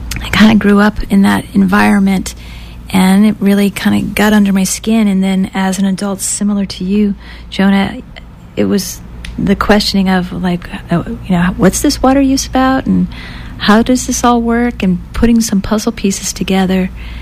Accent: Florida, United States; also born or lived in Massachusetts; I was born in Massachusetts, and when I was young, we moved to Florida, and we would spend summers going back to Massachusetts

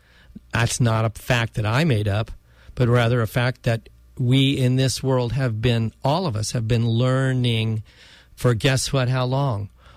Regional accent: Chico, California, United States; I was born and raised here in Chico

